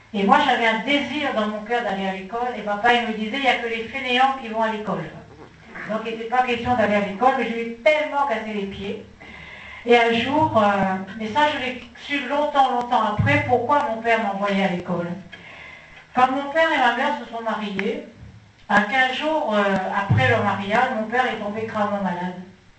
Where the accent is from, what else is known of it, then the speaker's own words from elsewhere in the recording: Central African Republic; J'ai revécu toute mon enfance en Centrafrique.